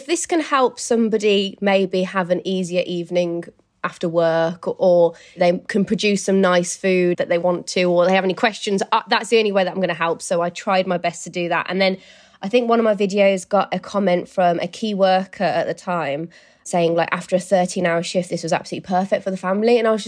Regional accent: Birmingham, West Midlands, United Kingdom; now in London, United Kingdom; So I live in London, but my hometown is in Birmingham in the Midlands in the UK.

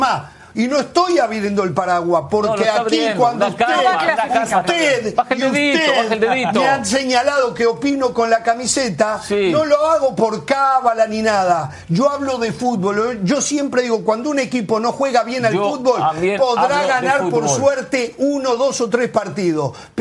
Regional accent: Uruguay; Porque somos uruguayos.

